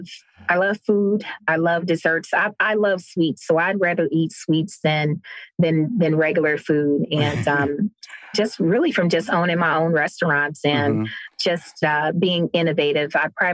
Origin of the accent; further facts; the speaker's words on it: Cleveland, Ohio, United States; now in Cincinnati, United States; So I'm based here in Cincinnati, Ohio. So I'm originally from Cleveland, Ohio.